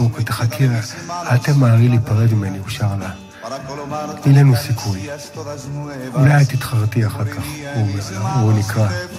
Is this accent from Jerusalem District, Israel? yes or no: yes; Jerusalem, Jerusalem District, Israel; לגדול בירושלים, פעם, אני סך הכל, גדלתי בשנות ה-60